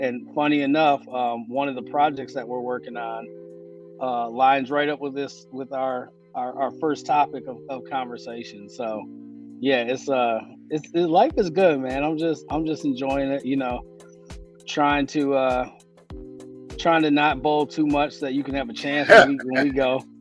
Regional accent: Muskegon, Michigan, United States; now in Los Angeles, United States; Yeah, so, you know, I'm born and raised in Muskegon, right there off Apple. Been in L.A. for, 13, 14 years.

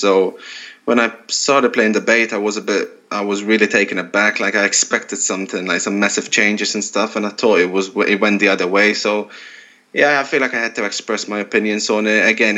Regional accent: Malta; I was from Malta

